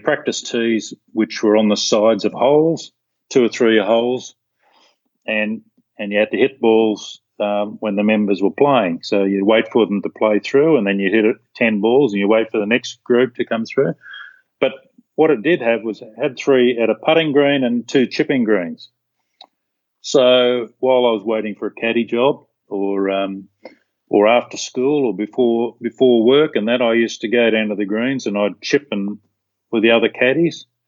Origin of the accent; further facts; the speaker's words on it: Sydney, New South Wales, Australia; I grew up in Sydney.